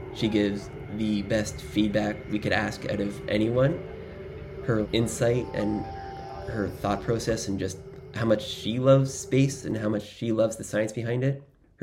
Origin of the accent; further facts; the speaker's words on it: Toronto, Ontario, Canada; I grew up in Toronto, and I've been interested in music for my whole life.